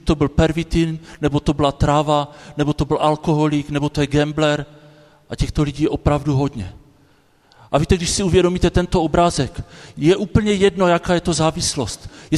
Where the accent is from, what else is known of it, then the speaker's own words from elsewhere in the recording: Moravian-Silesian Region, Czechia; tam, odkud pocházím, na Hlučínsku, říká se tomu Prajsko, tam jsou všichni, většina lidí katolíci